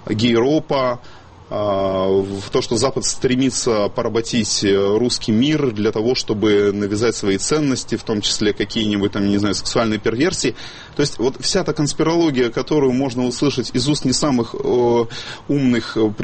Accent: Crimea, Ukraine; Я вот сам из Крыма.

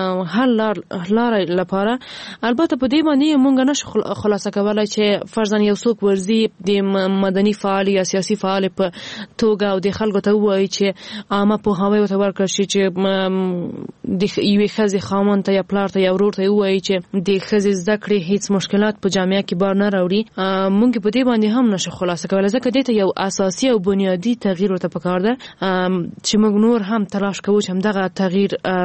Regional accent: Ghazni, Afghanistan; ما په خپل ولایت کې چې زه هم د غزنی یم،

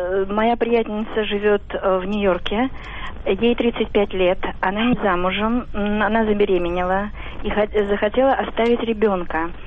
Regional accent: Moscow, Russia; я из Москвы.

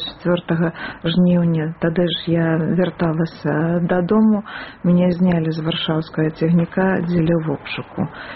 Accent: Loyew, Gomel Region, Belarus; А я таксама з Гомельшчыны, нарадзілася ў гарадскім пасёлку Лоеў.

